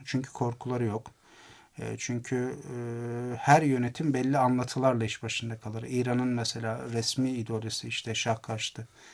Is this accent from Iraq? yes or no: yes; Basra Governorate, Iraq; Turkish is a second language; Yani biz Iraklı olarak dünyanın en büyük rezervleri üzerinde oturuyoruz Basra'da.